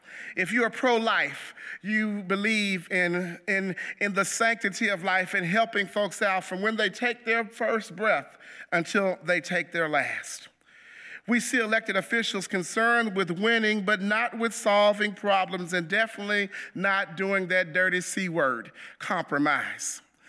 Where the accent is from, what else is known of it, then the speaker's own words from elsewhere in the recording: Texas, United States; Growing up in East Texas, I used to hear some of the seasoned saints of the church say that we should not question God.